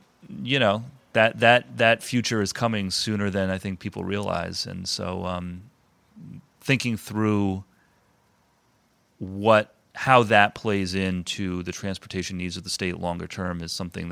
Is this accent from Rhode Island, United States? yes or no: yes; Bristol, Rhode Island, United States; I'm a product of a regionalized school system. I grew up in Bristol.